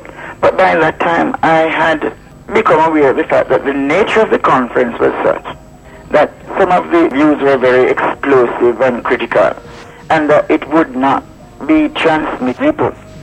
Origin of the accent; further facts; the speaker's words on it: Jamaica; I spoke to a woman in a pharmacy, and she discovered I was from Jamaica.